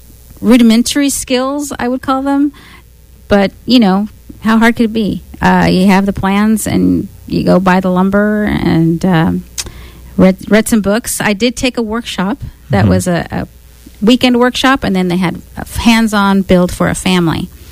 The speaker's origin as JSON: {"language": "English", "town": "Chico", "region": "California", "country": "United States", "said": "I am from Chico."}